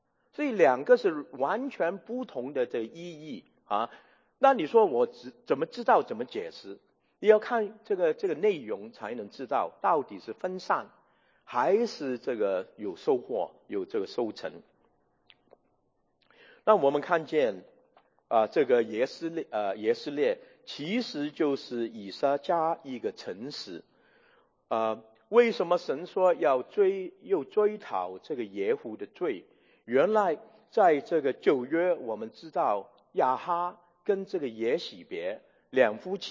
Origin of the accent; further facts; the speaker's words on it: Guangdong, China; 这个就是我们广东人说一脚踏两船就是不能专一的这个意思。